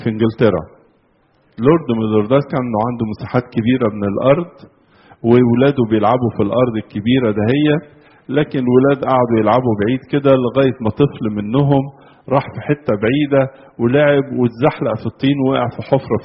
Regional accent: Egypt; احنا عندنا في مصر

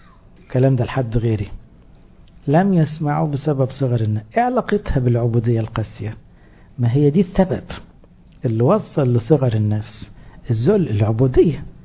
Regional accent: Egypt; والحمد لله تربيتنا المصرية أقرب إلى تربية الفراعنة، بس احنا مش بنتعامل هنا كمصريين

